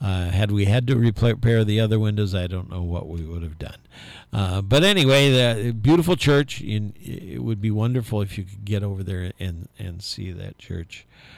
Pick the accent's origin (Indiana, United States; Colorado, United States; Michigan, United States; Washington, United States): Indiana, United States; South Bend; I was raised in South Bend, Indiana, as a young person. I went to three different high schools, not because I was stupid.